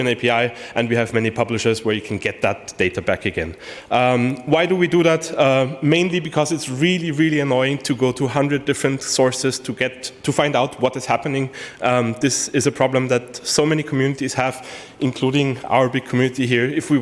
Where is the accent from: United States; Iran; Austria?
Austria; English is a second language; I'm from Austria, which is why I'm having the talk in English